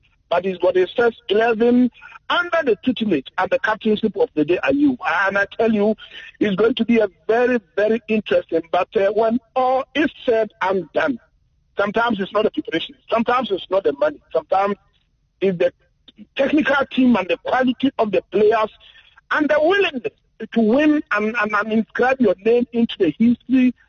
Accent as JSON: {"language": "English", "country": "Ghana", "said": "as a Ghanaian who have lived in Ghana"}